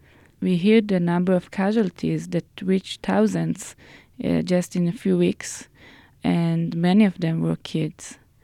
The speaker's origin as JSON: {"language": "English", "town": "Haifa", "region": "Haifa District", "country": "Israel", "tie": "born or raised there", "second_language": "English", "said": "When I was in the 10th grade, it was year 2000, 2001, a suicide bomber went on a bus in Haifa, my hometown."}